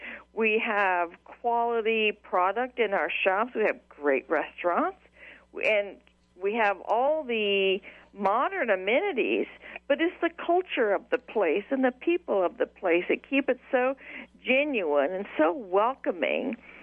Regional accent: Indiana, United States; now in Granbury, United States; I do live in Granbury, but I'm new to Granbury. Nope. I'm from the Midwest, east of the Mississippi.

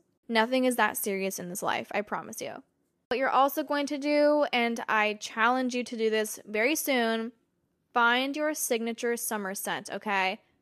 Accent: Arizona, United States; Now, growing up in Arizona, being outside was like kind of a punishment, but I was always outside as a kid.

